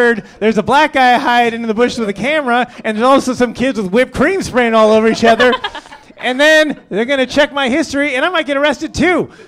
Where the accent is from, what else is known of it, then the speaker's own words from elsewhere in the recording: Los Angeles, California, United States; Guess what? I grew up in the LA Unified School District.